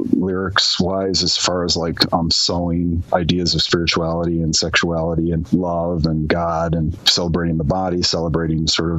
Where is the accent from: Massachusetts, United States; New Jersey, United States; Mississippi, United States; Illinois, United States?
Illinois, United States; Chicago; born there; also born or lived in upstate New York / Michigan; I'm not. I was born in Chicago. My family moved around all over upstate New York, a couple different places in Illinois. We lived in a small town in upper Michigan, right across from the Thumb.